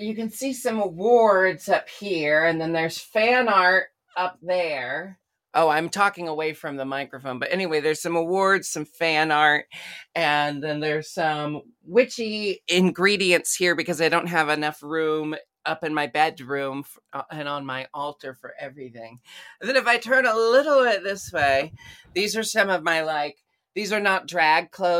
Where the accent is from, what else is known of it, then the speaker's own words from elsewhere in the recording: Portland, Oregon, United States; Well, I grew up in Portland, Oregon, which is where I live once more. That's where I am right now.